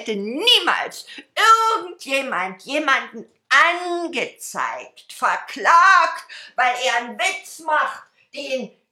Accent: Berlin, Germany; born there; dann wurde in unserem Haushalt ja nur sächsisch-thüringisch gesprochen. Ich bin in West-Berlin geboren, aber meine Oma, der Opa, die Mutter, es wurde nur thüringisch-sächsisch gesprochen.

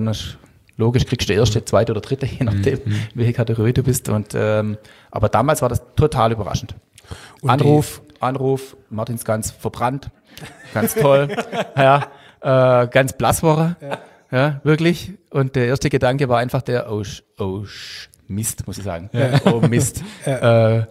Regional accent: Hüsbach, Baden-Württemberg, Germany; Ja, ich komme aus Hüsbach.

